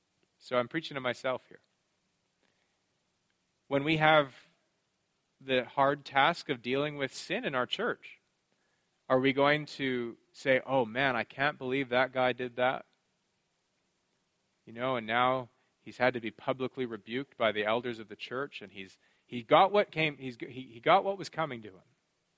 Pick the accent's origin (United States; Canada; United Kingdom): Canada; I, you know, of course, am living in another culture. And one of the funny temptations that I have as a Canadian here is, well, in Canada, we do everything quite a bit better than you do it here, really.